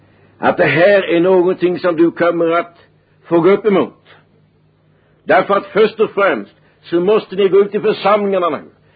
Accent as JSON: {"language": "Swedish", "town": "Huskvarna", "region": "Jönköping County", "country": "Sweden", "tie": "born there", "said": "jag var född i Huskvarna i Småland."}